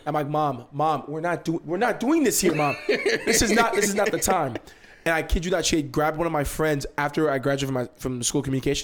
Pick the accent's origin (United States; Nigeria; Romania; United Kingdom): Nigeria; I'm Nigerian. In my culture, she'll already be married, having kids. And I'm the oldest of their children.